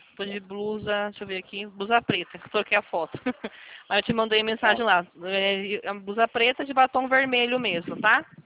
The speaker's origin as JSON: {"language": "Portuguese", "town": "Rio Claro", "region": "São Paulo", "country": "Brazil", "said": "Nós somos de São Paulo mesmo. Somos do interior de São Paulo, somos do de Rio Claro."}